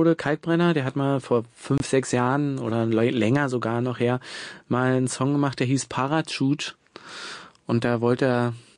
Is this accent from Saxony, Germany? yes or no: no; Woltersdorf, Brandenburg, Germany; Ich komme aus Woltersdorf, das ist, Speckgürtel, sagen wir dazu. Da fährt die S-Bahn nicht mehr hin, aber man kommt trotzdem zur S-Bahn mit einer Straßenbahn so.